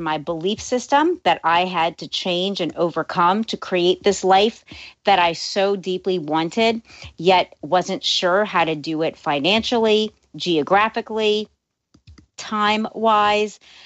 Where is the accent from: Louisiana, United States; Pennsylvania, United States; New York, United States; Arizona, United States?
Louisiana, United States; New Orleans; moved away as an adult; being born and raised in New Orleans and having lived in one place for the first 43 years of my life. I was really wanting to live somewhere else